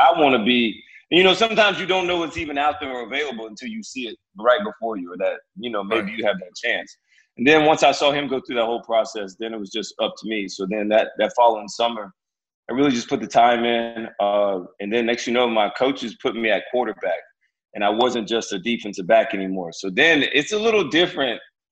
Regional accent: Prattville, Alabama, United States; So it's for most people that don't know, it's pretty much dead smack in the middle of the state. All right. We're right north of Montgomery

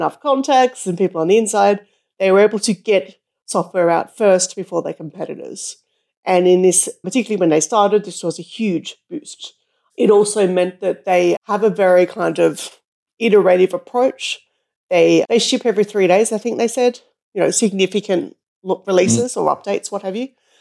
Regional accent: Australia; I was concerned before I went as an Australian.

